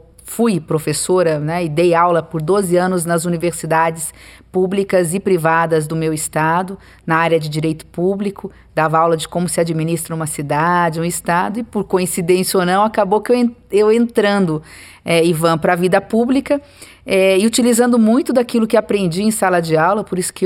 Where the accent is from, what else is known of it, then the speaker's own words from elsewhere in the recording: Três Lagoas, Mato Grosso do Sul, Brazil; sou, como muitos brasileiros e brasileiras, filha do interior do país. Eu nasci em Mato Grosso Sul, numa cidade interior que faz divisa com o estado de São Paulo, Três Lagoas, uma cidade pequena na época, muito pequena, hoje já é uma cidade de porte médio.